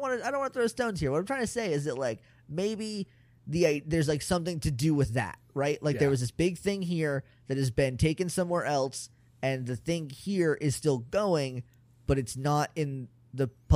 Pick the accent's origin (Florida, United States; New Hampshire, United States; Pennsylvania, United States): New Hampshire, United States; Rindge; I'm from Ringe, New Hampshire.